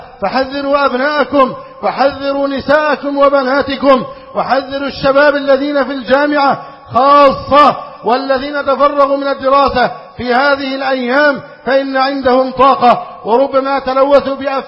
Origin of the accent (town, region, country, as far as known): Egypt